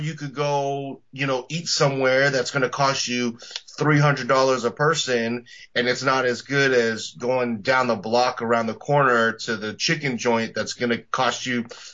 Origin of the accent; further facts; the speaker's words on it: East Coast, United States; You know, growing up in the East Coast, like, I listened to … growing up.